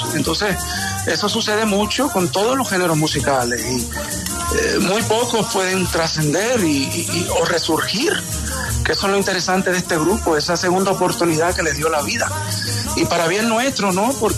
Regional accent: Fajardo, Puerto Rico; now in New York, United States; llevo 39 años aquí ubicado en la ciudad de Nueva York. Vengo de Fajardo, Puerto Rico.

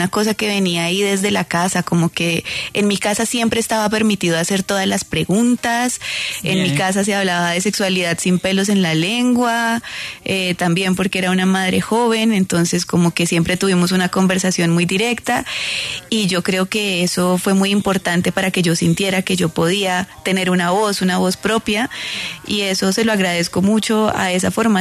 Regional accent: Cúcuta, Norte de Santander, Colombia; Pues bueno, sí, yo soy de Cúcuta.

